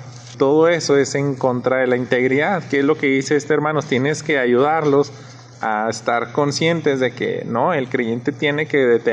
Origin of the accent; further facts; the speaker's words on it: Mexico; O sea, pues yo quién soy, un mexicano